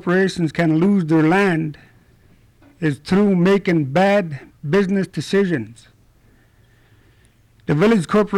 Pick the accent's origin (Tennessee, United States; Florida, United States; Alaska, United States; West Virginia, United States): Alaska, United States; Dillingham; I'm from Dillingham. I'm a shareholder of BBNC and Chogyong Limited.